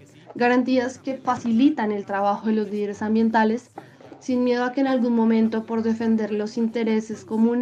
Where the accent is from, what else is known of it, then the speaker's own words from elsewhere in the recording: Sogamoso, Boyacá, Colombia; soy del municipio de Sogamoso.